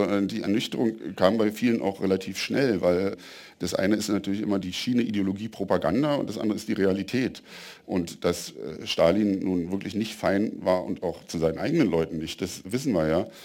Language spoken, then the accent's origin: German; Germany; Ich bin in der DDR geboren, ich bin da aufgewachsen